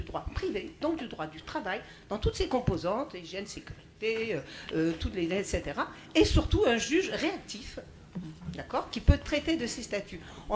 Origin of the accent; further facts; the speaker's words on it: Nanterre, Île-de-France, France; Je suis de Nanterre, décidément, tout le monde, voilà, il y a beaucoup de Nanterrois ici.